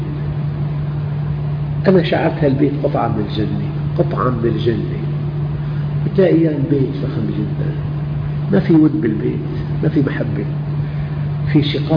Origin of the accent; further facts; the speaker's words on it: Damascus, Damascus Governorate, Syria; في عندنا بالشام جادات،